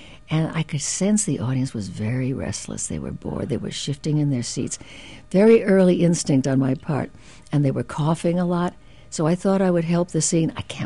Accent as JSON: {"language": "English", "town": "Juncos", "country": "Puerto Rico", "tie": "born or raised there", "also_born_or_lived": "Humacao", "said": "And it was a little village called Juncos. I was born in Humacao because that's where they had the hospital."}